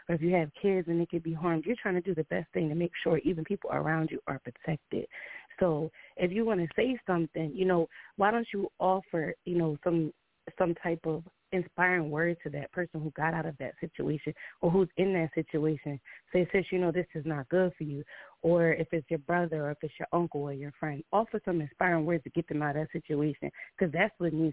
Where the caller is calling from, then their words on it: New Jersey, United States; I'm calling from Jersey.